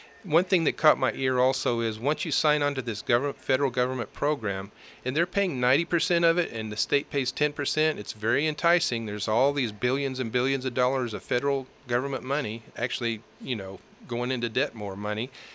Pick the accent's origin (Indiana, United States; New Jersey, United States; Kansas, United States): Kansas, United States; Coffeyville; I remember when I was growing up in Coffeyville, I built a radio on the roof of our house